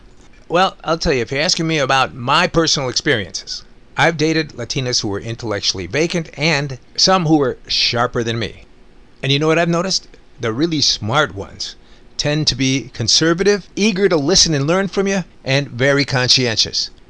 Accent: Chicago, Illinois, United States; But for a first world guy like me growing up in Chicago, it took a while to get used to.

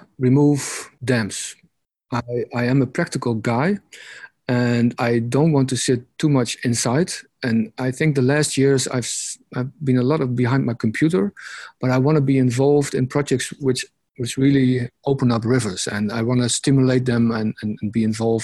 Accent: Groningen, Netherlands; in 2015, we organized a conference in Groningen, in my hometown.

